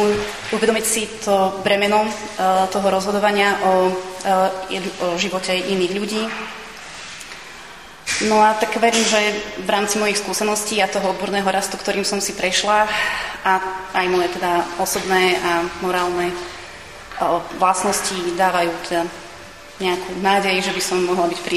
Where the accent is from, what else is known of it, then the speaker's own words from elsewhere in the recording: Banská Bystrica, Banská Bystrica Region, Slovakia; also born or lived in Krupina; narodila som sa v Krupine, ale už teda od útleho detstva žijem v Banskej Bystrici.